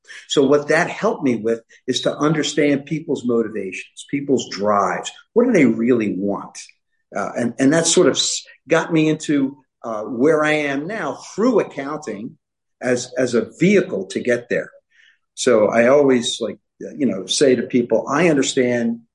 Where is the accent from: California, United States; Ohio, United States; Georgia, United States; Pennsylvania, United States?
Pennsylvania, United States; Philadelphia; So growing up in South Philadelphia, I was fortunate enough to be in a neighborhood that was comprised of many different characters.